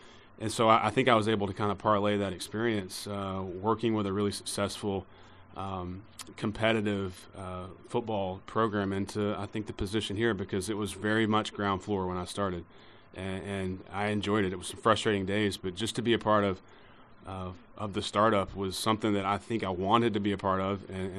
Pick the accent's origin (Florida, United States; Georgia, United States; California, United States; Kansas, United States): Georgia, United States; My wife's from Mississippi, and I'm from Georgia. Mom and dad actually live in Tennessee now.